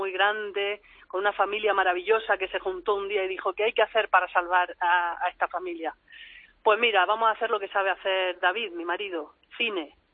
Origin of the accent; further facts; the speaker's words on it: Region of Murcia, Spain; Mi tierra del alma.